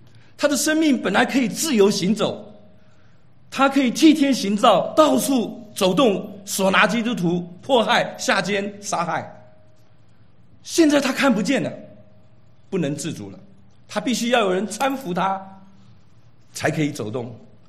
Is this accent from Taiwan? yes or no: yes; Taiwan; born there; 我1962年在台湾出生，我的爸爸是空军，我的母亲他们两个都是四川人。14岁，我爸爸就被国民党拉着从军，然后1949年撤退到台湾。